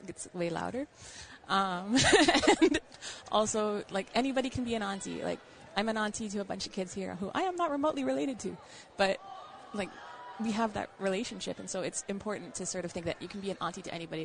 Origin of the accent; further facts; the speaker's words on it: Canada; I'm from Canada.